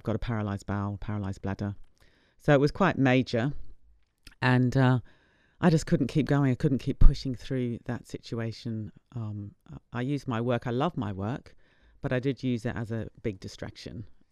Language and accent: English; Wellington, New Zealand; moved away as an adult; now in United Kingdom; Yeah, I'm a Kiwi girl. I was born in Wellington in 1959, and then I left when I was 30. To move to the UK to live in a Buddhist retreat centre for women.